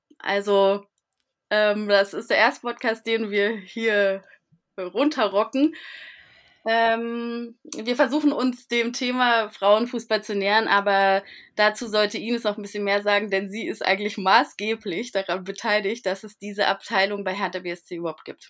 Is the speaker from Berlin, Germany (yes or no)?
yes; Charlottenburg, Berlin, Germany; born there; Bin schon wieder geboren in Charlottenburg